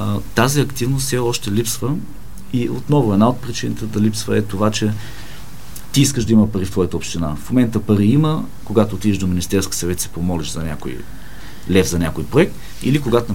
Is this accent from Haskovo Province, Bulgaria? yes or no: yes; Haskovo, Haskovo Province, Bulgaria; както индустриалната зона на Пловдив стигна Хасково, откъдето съм аз